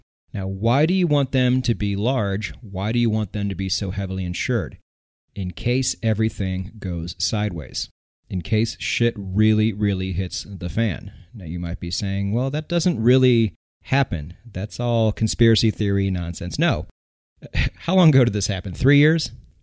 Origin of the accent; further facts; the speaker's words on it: United States; I'm American. We have like 4 or 5 legitimate choices out here.